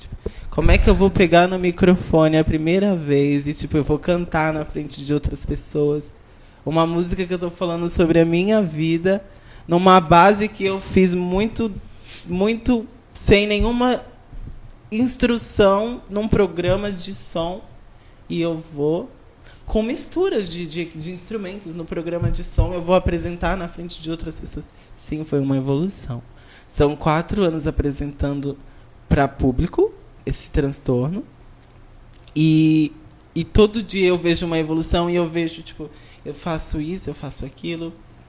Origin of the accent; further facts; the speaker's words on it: Guarujá, São Paulo, Brazil; eu vim do morro, eu sou da Cachoeira, lá do Guarujá, de uma periferia.